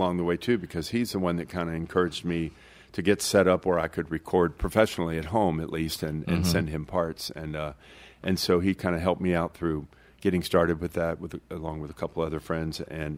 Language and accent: English; Winona, Virginia, United States; I grew up in Winona off Tidewater Drive, and my best friend lived about four houses down